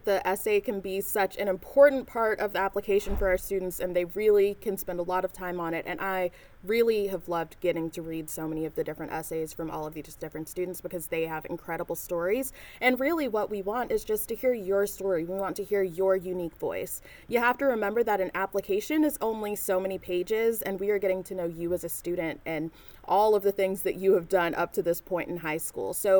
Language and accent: English; Nashville, Tennessee, United States; I knew nothing about Regents when I first got here because I'm from Nashville.